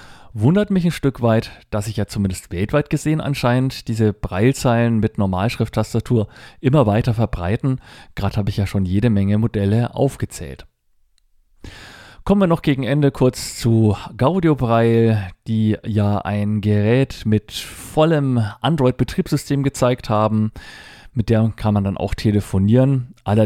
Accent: Bavaria, Germany; Das ist im Landkreis Lichtenfels und nur ungefähr 20 Kilometer von meinem Heimatort entfernt, wo ich früher mal aufgewachsen bin.

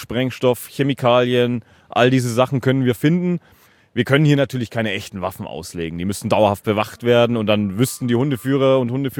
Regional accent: Baden-Württemberg, Germany; Aus dem Bodenseekreis

